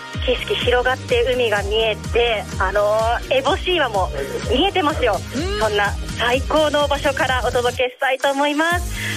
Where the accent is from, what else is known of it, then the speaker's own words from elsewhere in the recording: Kanagawa, Japan; 今日も地元神奈川の飲食店を全力で盛り上げるべく